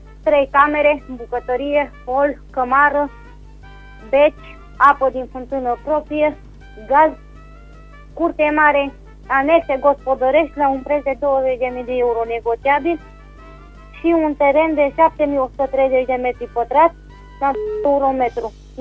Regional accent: Bocșa, Caraș-Severin, Romania; din Bocșa.

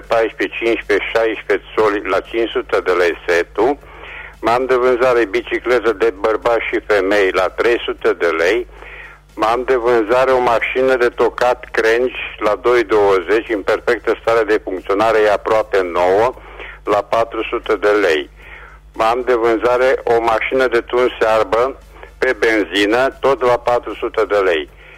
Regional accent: Reșița, Caraș-Severin, Romania

